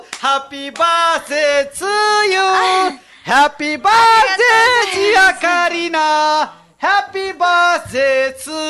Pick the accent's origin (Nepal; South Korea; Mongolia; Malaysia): Nepal; Japanese is a second language; now in Japan; まあ、ネパール人なのでネパールでも あの、ある程度、その文化に従ってやらないといけないので